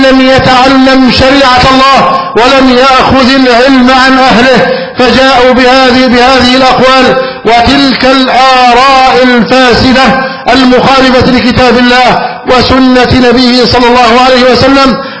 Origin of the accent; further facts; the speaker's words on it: Egypt; بلدنا مصر